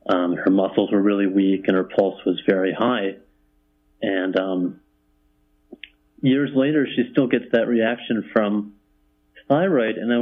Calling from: Mexico; Hi, I'm calling from Mexico.

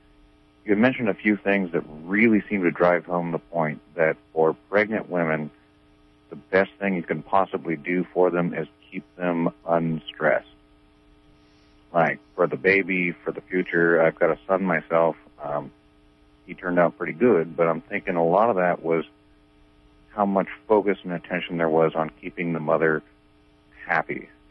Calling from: Garberville, California, United States; Oh, sweet. Right on. I'm from here in Garberville.

